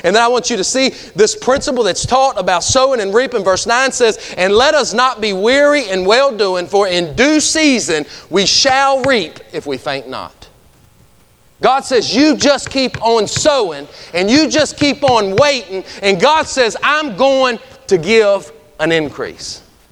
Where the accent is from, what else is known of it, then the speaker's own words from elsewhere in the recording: United States; I'm from Greene County, okay? I know how things get out in Greene County.